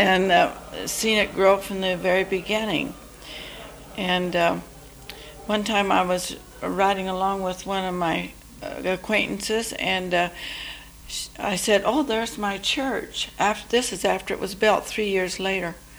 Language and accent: English; Puyallup, Washington, United States; I'm from Puyallup, Washington.